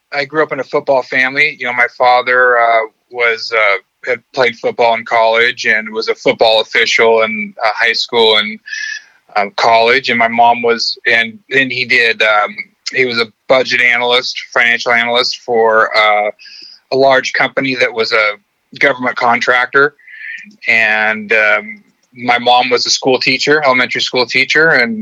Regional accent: Kennewick, Washington, United States; moved away as an adult; now in California, United States; So I grew up in a town called Kennewick, Washington in the Tri-Cities. It's actually in the desert part of Washington State.

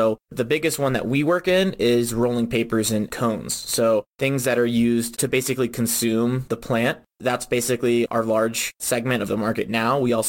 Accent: Virginia, United States; So VMI, I'm originally from Virginia.

